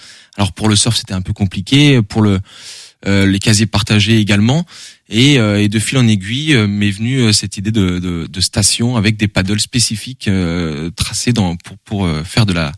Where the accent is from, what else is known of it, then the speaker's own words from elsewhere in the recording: Pornic, Pays de la Loire, France; Bah alors oui moi je suis de Pornic à la base